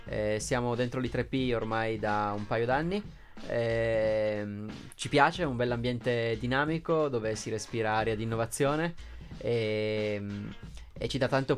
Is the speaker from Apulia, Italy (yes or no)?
no; Turin, Piedmont, Italy; Io sempre sono nato a Torino, e quindi è la mia patria, quindi fa piacere.